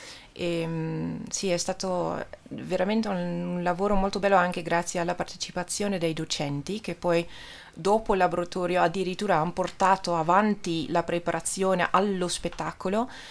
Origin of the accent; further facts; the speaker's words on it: Amsterdam, North Holland, Netherlands; io vengo fuori da una bellissima realtà che c'era ad Amsterdam, la mia città d'origine, diciamo